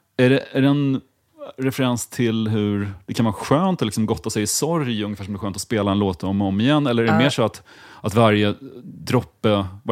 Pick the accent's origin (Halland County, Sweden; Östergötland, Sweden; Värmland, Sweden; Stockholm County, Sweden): Östergötland, Sweden; Linköping; Jag kommer från Linköping